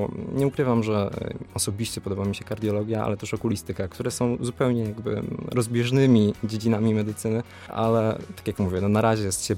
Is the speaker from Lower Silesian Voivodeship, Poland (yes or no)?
yes; Lower Silesian Voivodeship, Poland; Pochodzę z województwa dolnośląskiego, ale na Opolszczyznę właśnie sprowadziły mnie studia.